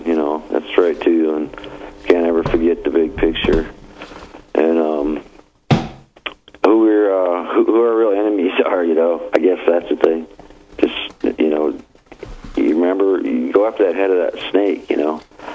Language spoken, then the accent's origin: English; South Dakota, United States; South Dakota, you know, those Republicans in South Dakota, man. I mean, that's my home state, you know.